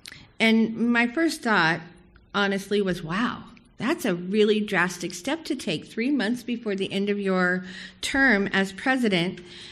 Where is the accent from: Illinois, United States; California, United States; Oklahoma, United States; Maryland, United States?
California, United States; Long Beach; I grew up here in Long Beach, a city with a very high level of diversity.